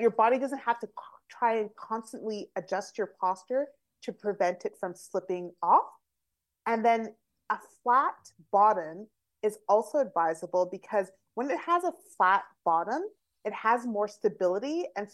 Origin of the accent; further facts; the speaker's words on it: Calgary, Alberta, Canada; I'm originally from Calgary.